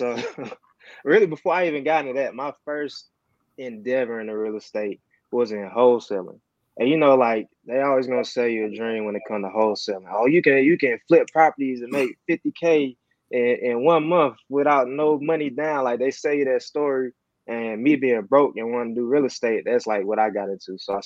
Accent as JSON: {"language": "English", "town": "Atlanta", "region": "Georgia", "country": "United States", "tie": "born or raised there", "said": "I'm from Atlanta, born and raised. I grew up here. I went to school here. I work here. And I do real estate here. So, been in the same city pretty much my whole life."}